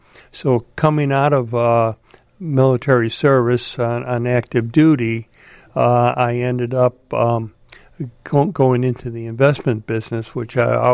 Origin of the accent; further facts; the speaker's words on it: Chicago, Illinois, United States; You know, I grew up in Chicago. I think I flew one commercial flight once, was in a little airplane just once, and then I'm sent to pilot training.